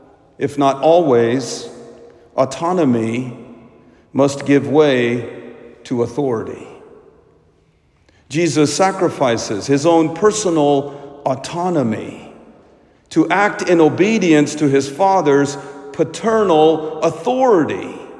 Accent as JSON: {"language": "English", "region": "Kerala", "country": "India", "said": "In my home state of Kerala, in India"}